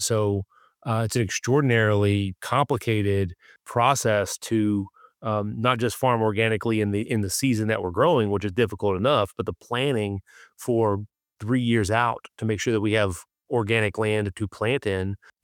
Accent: Lebanon, Kentucky, United States; we've partnered now with a younger farmer from my hometown in Lebanon, Kentucky.

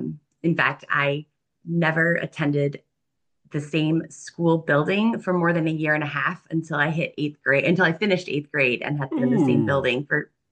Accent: Virginia, United States; moved away as an adult; now in Franklin, United States; So I am not a native New Englander. I am originally from Virginia, but we moved to Franklin in January of 2019.

